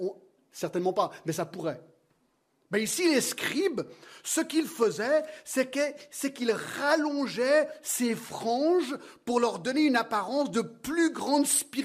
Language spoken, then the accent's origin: French; United States; surtout dans mon pays d'origine, les États-Unis